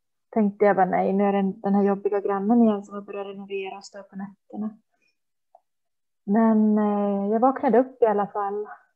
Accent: Sweden; när jag växte upp i Sverige var det inte så

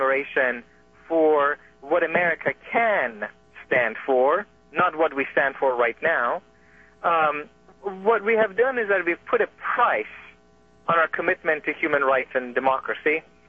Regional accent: United States; We, as Americans, live in this strange situation of living empire

